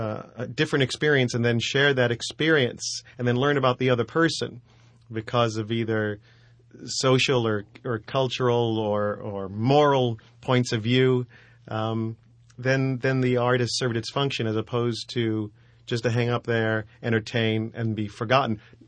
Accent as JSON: {"language": "English", "region": "New York", "country": "United States", "tie": "born or raised there", "said": "I mean, I was raised in New York. I'm the youngest of three boys"}